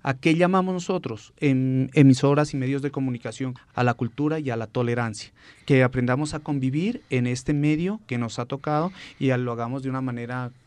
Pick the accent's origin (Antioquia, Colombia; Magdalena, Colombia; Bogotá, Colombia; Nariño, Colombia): Nariño, Colombia; Pasto; nuestros coterráneos, nuestros pastuzos, sino gente de fuera de la región